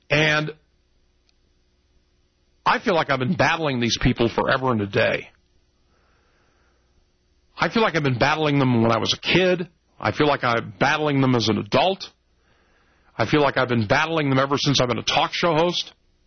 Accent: United States; That's for me to do because I'm an American.

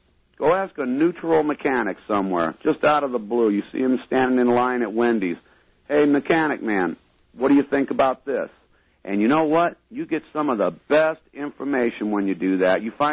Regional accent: Ohio, United States; I'm born and raised in Ohio. I lived a few miles from Lorain and the Ford plant and all that.

